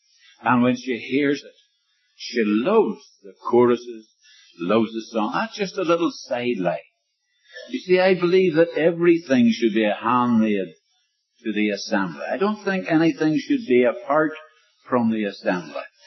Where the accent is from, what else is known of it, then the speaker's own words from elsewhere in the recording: Ireland; born there; I said, well, I was born in Ireland myself.